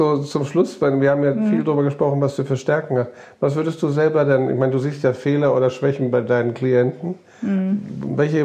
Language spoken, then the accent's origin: German; Lower Saxony, Germany; Ich komme aus der Ecke, ja.